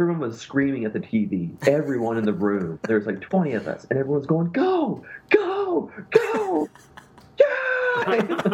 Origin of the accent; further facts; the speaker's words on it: Indiana, United States; I'm from Southern Indiana